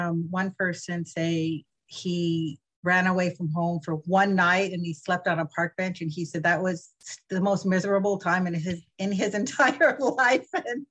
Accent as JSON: {"language": "English", "region": "California", "country": "United States", "tie": "born or raised there", "lives_now": "Houston, United States", "said": "actually not from Houston or Texas. Well, my dad's from Texas, but I grew up in California and then moved to the East Coast. Mostly Northern California, San Francisco Bay Area."}